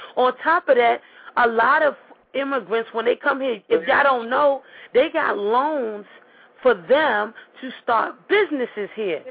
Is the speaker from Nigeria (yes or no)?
yes; Nigeria; now in United States; So my thing is like, right, I'm Nigerian. I'm African, right? But, you know, I'm a United States citizen.